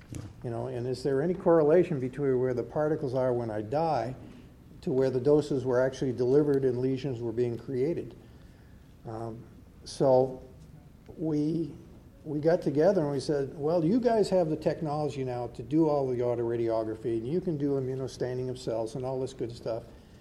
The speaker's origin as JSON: {"language": "English", "region": "New Hampshire", "country": "United States", "said": "I come from New Hampshire. Sometimes I say data."}